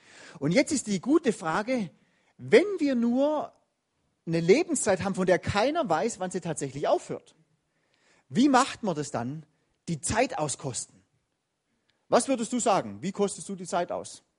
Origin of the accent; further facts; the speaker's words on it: Baden-Württemberg, Germany; weil ich bin ja auch in Baden-Württemberg aufgewachsen.